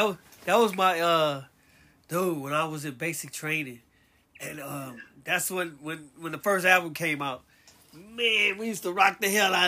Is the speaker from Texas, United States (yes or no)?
yes; Texas, United States; I was from Texas, I would paint on it.